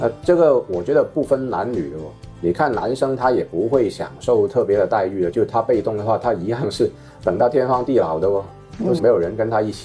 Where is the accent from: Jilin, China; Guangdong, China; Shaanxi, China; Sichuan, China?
Guangdong, China; Guangzhou; 能够像我们广州话的